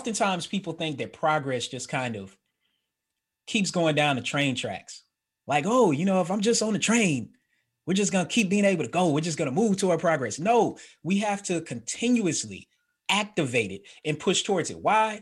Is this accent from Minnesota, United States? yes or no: no; Atlanta, Georgia, United States; I have a similar story growing up in Atlanta.